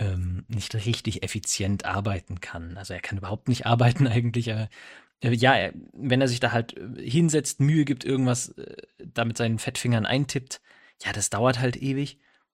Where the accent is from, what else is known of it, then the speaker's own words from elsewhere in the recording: eastern Germany, Germany; Ich als Ossi sage Balkon.